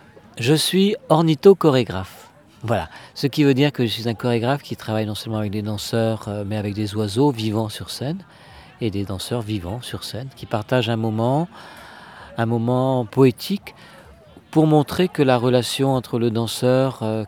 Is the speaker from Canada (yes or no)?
no; Brittany, France; déjà je dois dire que je suis breton, hein, finistérien, né là en face de l'île d'Ouessant